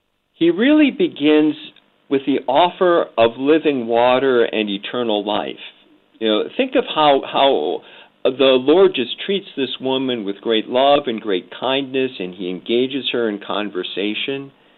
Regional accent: Wisconsin, United States; You know, I grew up in Northeast Wisconsin, that great dairy state

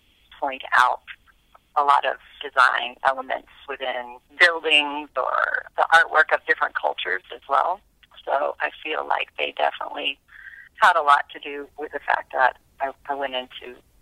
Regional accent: Asheville, North Carolina, United States; my dad is still an architect in Asheville, but he has been a potter and he's a painter as well. And my mom had a huge loom in our basement growing up

